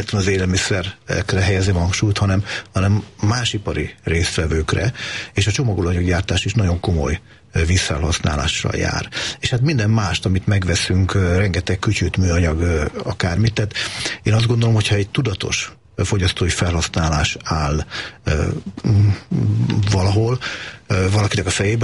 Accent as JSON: {"language": "Hungarian", "region": "Transdanubia", "country": "Hungary", "said": "én Dunántúli vagyok"}